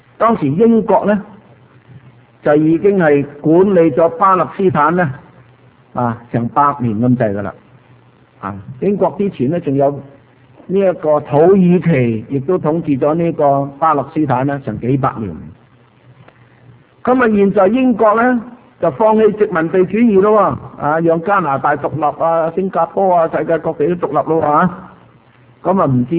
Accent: Guangdong, China; 譬如我哋廣東人。廣東人其實不是中國人的，廣東人是南蠻

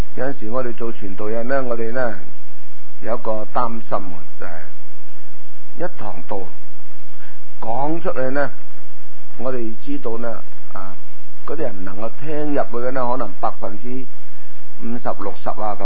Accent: China; 我哋中国人都用噶

